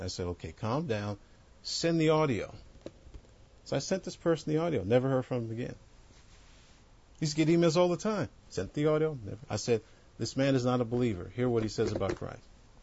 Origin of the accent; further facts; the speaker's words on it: New York, United States; And the ones that persecuted me when I was growing up in New York, they're dead too.